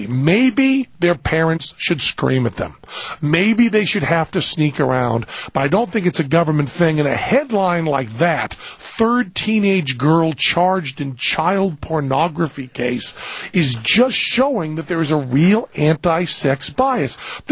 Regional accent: Greenfield, Massachusetts, United States; I'm from Greenfield, Massachusetts, and this was up in Brattleboro, which is just spitting distance.

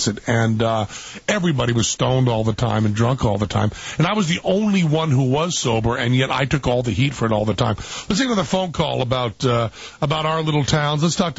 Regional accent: Greenfield, United States; it's because I'm from Greenfield.

